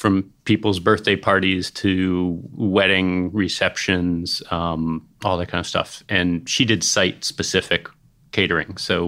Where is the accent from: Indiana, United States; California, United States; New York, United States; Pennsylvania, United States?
Pennsylvania, United States; Philadelphia; also born or lived in Cambridge, Massachusetts / Chicago; Well, I was born outside Boston in Cambridge, Massachusetts, but I really grew up mostly in Philadelphia and Chicago.